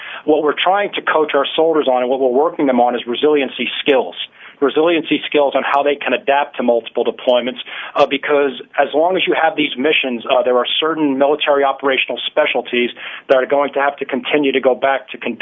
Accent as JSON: {"language": "English", "region": "New York", "country": "United States", "tie": "born or raised there", "said": "No, I grew up in New York, actually."}